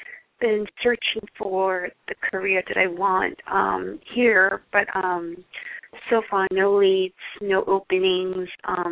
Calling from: California, United States; California.

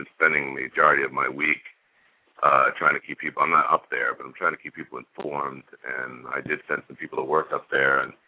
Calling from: Acworth, Georgia, United States; I'm calling from Ackworth, Georgia.

